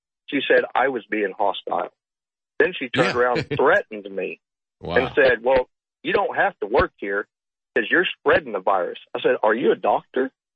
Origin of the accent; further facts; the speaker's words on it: Oklahoma, United States; And I'm from Oklahoma. I live in Oklahoma, but I travel into Kansas. I live on the border of Oklahoma, Kansas.